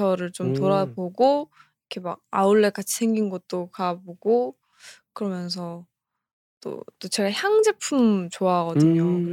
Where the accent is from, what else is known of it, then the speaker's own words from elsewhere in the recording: South Korea; 저는 한국에서 온